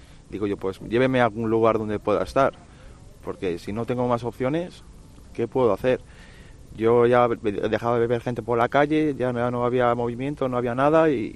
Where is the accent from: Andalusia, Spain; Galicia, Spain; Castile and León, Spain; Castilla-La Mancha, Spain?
Castile and León, Spain; León; now in Madrid, Spain